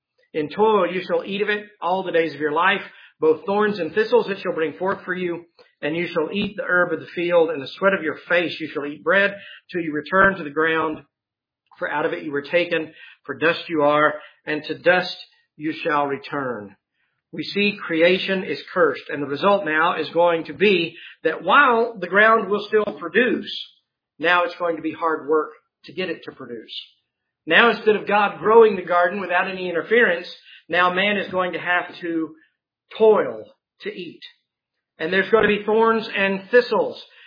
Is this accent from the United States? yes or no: yes; Texas, United States; If you can imagine, and I can't, growing up in Texas, you knew not to go barefoot.